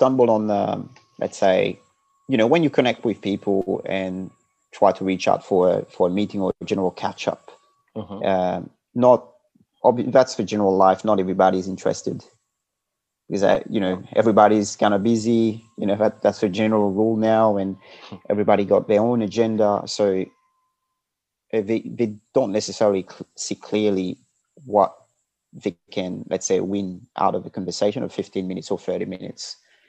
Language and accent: English; Mauritius; I'm a global citizen. I was born and raised in Mauritius, and I'm a Mauritian.